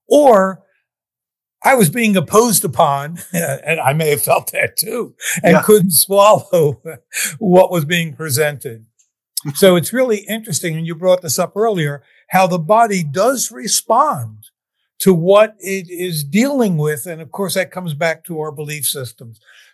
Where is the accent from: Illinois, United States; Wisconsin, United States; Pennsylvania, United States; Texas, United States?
Pennsylvania, United States; Philadelphia; I'm from Philly originally, right?